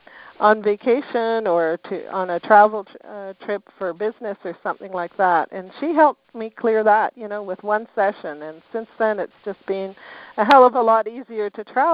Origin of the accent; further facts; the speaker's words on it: Canada; now in England; I moved to England from from Canada